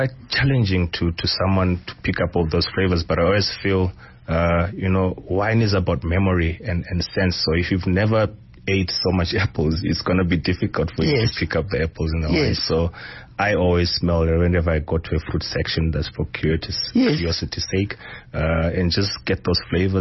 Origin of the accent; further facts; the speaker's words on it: Zimbabwe; So I grew up in Zimbabwe, going to the rough family home where you used to pick fruits in the wild.